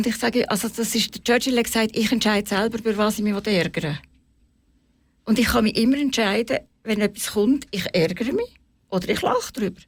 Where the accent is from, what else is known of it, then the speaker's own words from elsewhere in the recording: Bern, Switzerland; Ja, Bern ist ja meine Geburtsstadt und Heimatstadt und ich habe immer so ein Heimatgefühl.